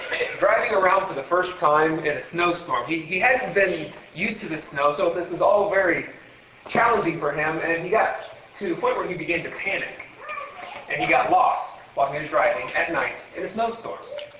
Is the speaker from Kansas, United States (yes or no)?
no; Ohio, United States; I grew up in Ohio, and I have never seen snow like this.